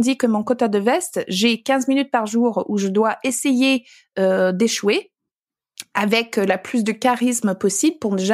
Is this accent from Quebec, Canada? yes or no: no; Alberta, Canada; quand le seul fromage qu'on avait l'habitude à manger quand on vient de l'Alberta, c'est